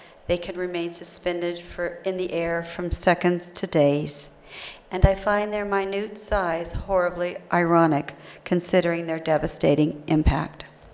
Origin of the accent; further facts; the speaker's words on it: Los Angeles, California, United States; I'm from Los Angeles.